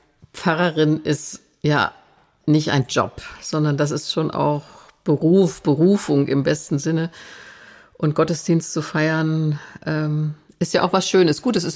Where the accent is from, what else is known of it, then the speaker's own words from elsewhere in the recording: West Germany, Germany; Ich bin groß geworden in Westdeutschland